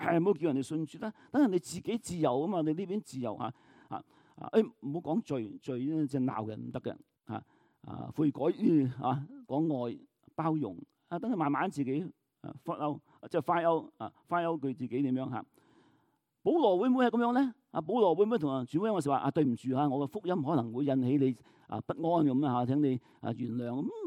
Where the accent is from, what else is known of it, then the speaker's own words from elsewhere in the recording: Canada; 咁我係我哋加拿大人，成個國家都中意講 sorry 啊。